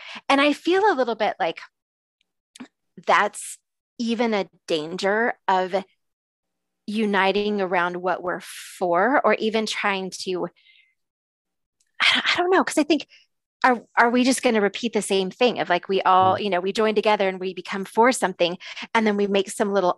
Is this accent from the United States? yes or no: yes; United States; I put on the pair of sunglasses as a mom and as a wife and as a white woman, you know, and as an American at some point.